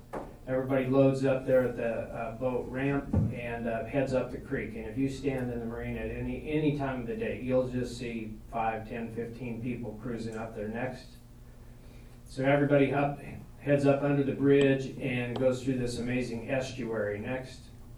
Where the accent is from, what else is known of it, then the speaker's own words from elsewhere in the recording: Colorado, United States; I grew up in Colorado, so I literally walked a couple hundred miles of that at some point in my life.